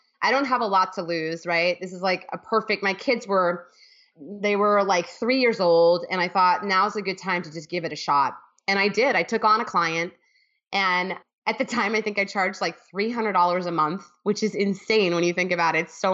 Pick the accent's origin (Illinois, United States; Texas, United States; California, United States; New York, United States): New York, United States; New York City; I was growing up in New York City with 2 parents that were entrepreneurs.